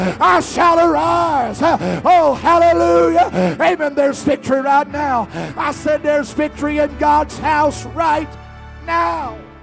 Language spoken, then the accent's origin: English; Ohio, United States; I was from Ohio. When you hear sirens in the background like that, whatever, that's tornado weather.